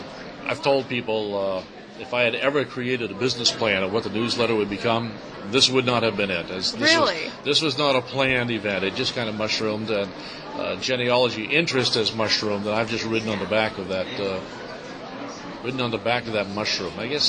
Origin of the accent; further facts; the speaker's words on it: East Coast, United States; And I'm sorry, I'm from the East Coast.